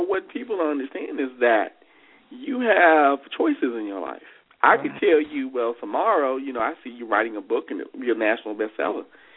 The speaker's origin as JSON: {"language": "English", "region": "Alabama", "country": "United States", "said": "I'm originally from the Deep South. I'm a Southern boy. I'm originally from Alabama, but I now live in the Midwest."}